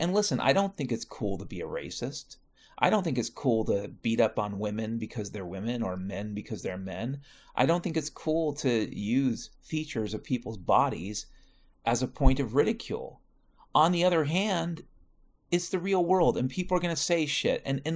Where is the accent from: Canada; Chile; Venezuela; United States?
United States; Washington; and I grew up in Washington State